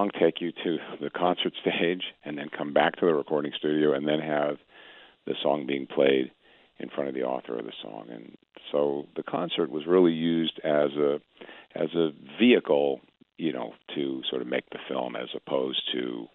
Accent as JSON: {"language": "English", "region": "New York", "country": "United States", "tie": "born or raised there", "lives_now": "California, United States", "said": "You know, that I grew up in New York, I played in a concrete park"}